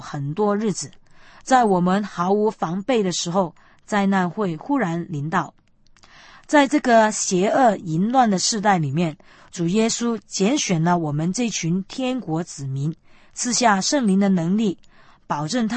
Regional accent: China; 我们身为中国人，向中国人传福音的使命已经托付给我们

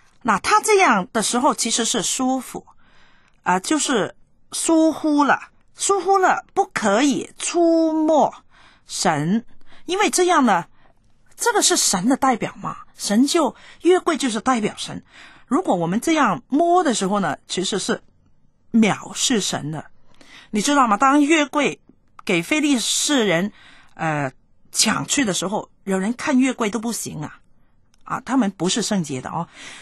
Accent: China; 我们没有以色列人的观点，我们是中国人，我们是会帮助人的人呢

